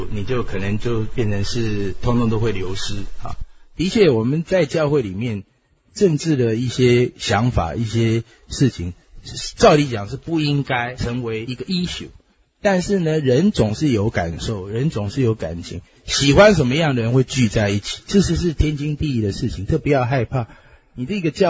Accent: Taiwan; born there; 特别是台湾来的弟兄姐妹，我相信你也是很爱台湾嘛，啊，我们的出生地

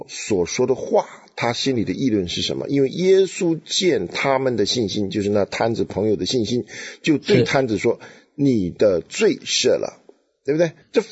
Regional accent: China; 我们中国人这种思想是他能够知道这些事情是所谓冤有头债有主的啊

